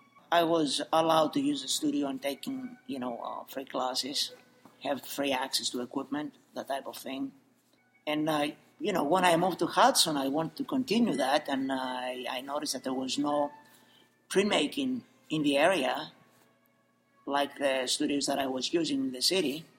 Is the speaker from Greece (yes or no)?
yes; Greece; I grew up in Greece.